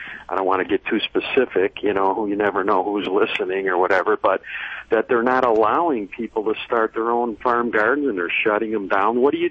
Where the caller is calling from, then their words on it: Oregon, United States; And I'm calling from Oregon, but that's irrelevant, really.